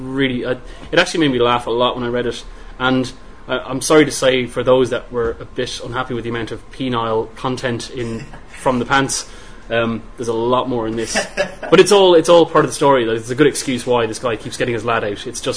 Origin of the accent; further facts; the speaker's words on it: Germany; now in Ireland; I mean, I didn't grow up in Ireland. I grew up in Germany.